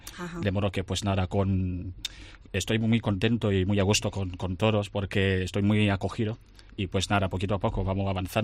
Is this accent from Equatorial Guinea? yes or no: yes; Equatorial Guinea; pienso yo que todo empezó desde mi tierra, Guinea Ecuatorial